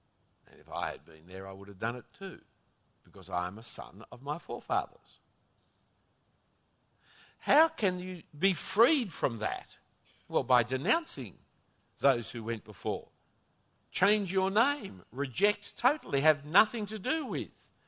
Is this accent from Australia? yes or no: yes; Australia; You can't enjoy the privilege of being an Australian without also being ashamed of what Australia has done.